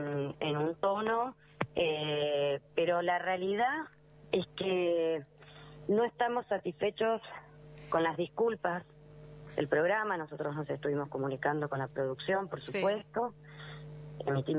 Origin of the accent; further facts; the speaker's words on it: Argentina; Como argentinas